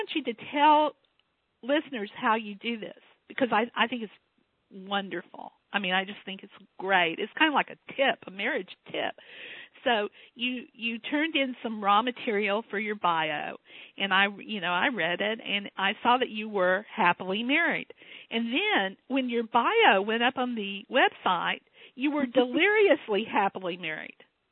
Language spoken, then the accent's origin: English; Texas, United States; accent: Southern; What I love about it is I grew up in Texas, so I have a tiny bit. I have just a teeny tiny bit of a Southern accent that remains that people sometimes hear.